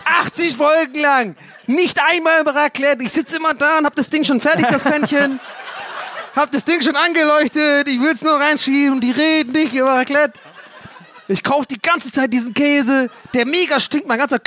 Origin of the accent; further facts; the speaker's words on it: Ireland; Ich komme aus Irland, ich kenne mich aus.